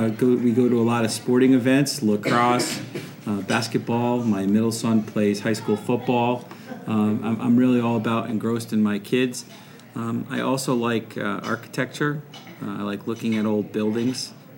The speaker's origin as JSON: {"language": "English", "town": "North Haven", "region": "Connecticut", "country": "United States", "tie": "born or raised there", "said": "I was born and raised in North Haven, Connecticut."}